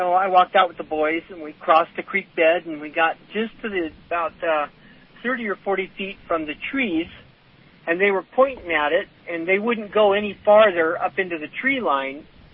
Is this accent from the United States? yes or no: yes; California, United States; And I said, yes, sir, I'm from Sacramento County.